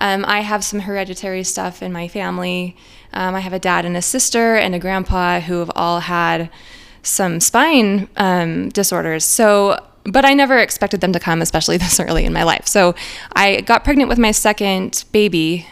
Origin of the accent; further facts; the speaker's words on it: Salt Lake City, Utah, United States; moved away as an adult; now in Los Angeles, United States; I grew up in Utah, Salt Lake City. I moved out to Los Angeles in my mid-20s to pursue my dreams in the music industry